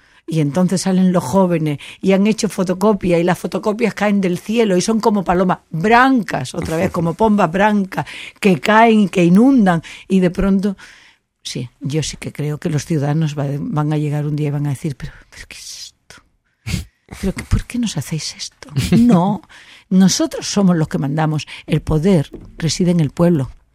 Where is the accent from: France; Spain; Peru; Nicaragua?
Spain; Yo soy una española como de Felipe II